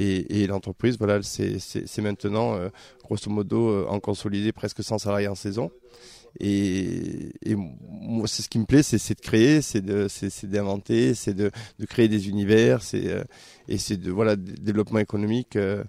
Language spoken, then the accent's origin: French; La Garde, Occitanie, France; je suis natif de la Garde, je suis natif de Lozère.